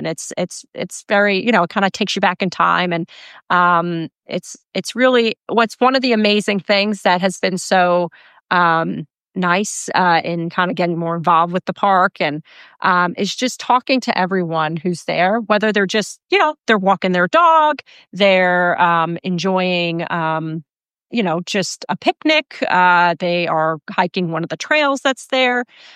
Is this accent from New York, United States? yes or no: yes; New York, United States; now in Hudson Valley, United States; I was born and raised on Long Island. I moved here pandemic, and you get what you get.